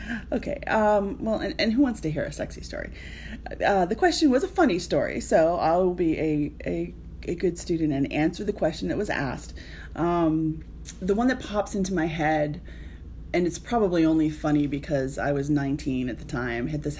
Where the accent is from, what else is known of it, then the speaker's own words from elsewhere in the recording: Boston, Massachusetts, United States; accent: Boston; And probably that I'm from Boston because I worked wicked hard at getting rid of my accent.